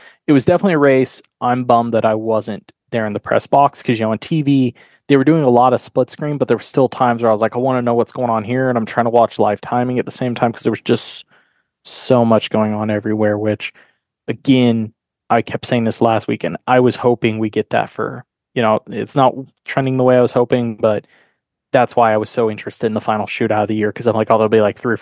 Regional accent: United States; Oh, it makes me feel so much better as the American that always says something stupid like that when I'm abroad, because I don't pay attention.

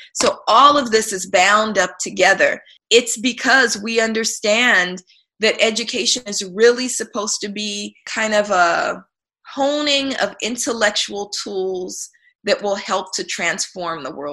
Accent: Oakland, California, United States; as a Black girl growing up in East Oakland at the height of the crack cocaine epidemic

